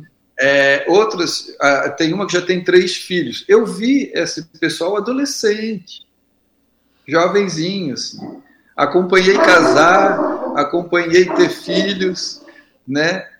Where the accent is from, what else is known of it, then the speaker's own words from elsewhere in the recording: Florianópolis, Santa Catarina, Brazil; Estou em Florianópolis. Eu sou natural de Florianópolis e resido em Florianópolis, né?